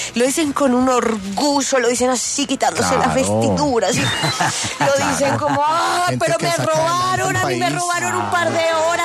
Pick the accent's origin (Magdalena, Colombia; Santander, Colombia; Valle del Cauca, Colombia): Santander, Colombia; Bucaramanga; Yo soy de Bucaramanga, mano.